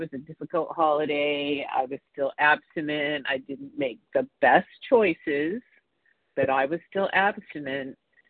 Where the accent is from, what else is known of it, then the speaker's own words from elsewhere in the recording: Los Angeles, California, United States; I'm calling from California. It's blue skies in Santa Monica